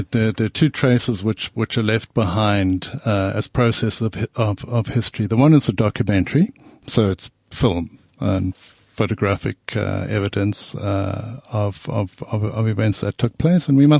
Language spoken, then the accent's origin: English; Luanshya, Copperbelt, Zambia; Okay, so I was born in Zambia. Mm-hmm. And I was in Zambia because my father worked on the copper mines in a town called Luansha.